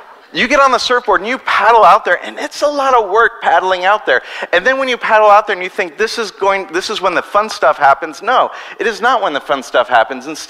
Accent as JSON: {"language": "English", "town": "Long Beach", "region": "California", "country": "United States", "said": "I would travel to other places, and they'd say, where are you from? And I'd say, Long Beach, and they're like, oh, do you surf?"}